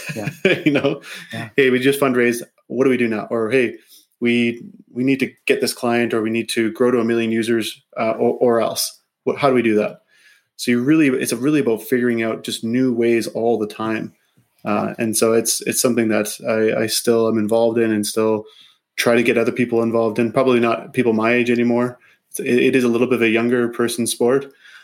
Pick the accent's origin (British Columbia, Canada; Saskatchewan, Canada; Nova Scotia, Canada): Saskatchewan, Canada; Grasswood; I grew up in Saskatchewan, actually. So I grew up just south of Saskatoon in a small community called Grasswood. I think it has about 100 people if you count all the cats and dogs.